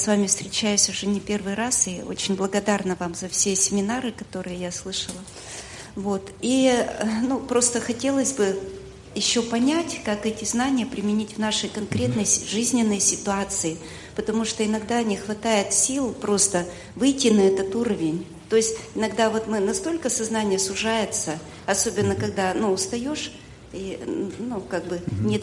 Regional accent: Syktyvkar, Komi Republic, Russia; я из Сыктывкара.

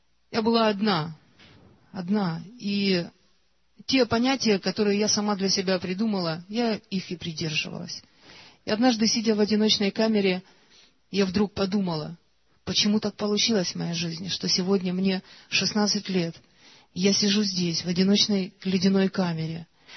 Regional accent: Bucha, Kyiv Oblast, Ukraine; Но вообще мы из Бучи.

